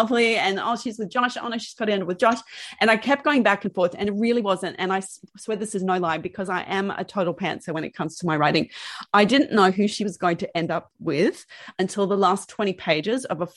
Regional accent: Sydney, New South Wales, Australia; he's an American boy. I was a girl from Sydney.

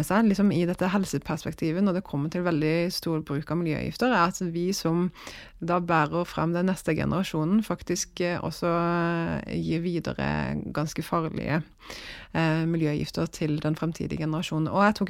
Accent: Kristiansand, Agder, Norway; det kommer litt fra altså industri fra der jeg er fra, Kristiansand, og at jeg har spist mye sjømat som barn

